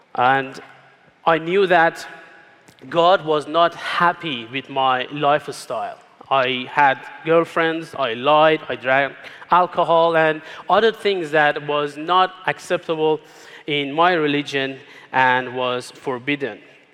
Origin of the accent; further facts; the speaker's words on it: Iran; I was born in Iran less than a year before the Islamic Revolution of Iran took place in 1979.